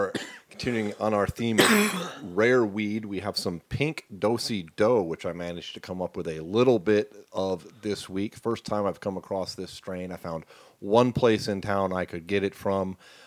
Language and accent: English; Colorado, United States; moved away; the heat doesn't bother me. I came from Colorado. It's been like 6 years now.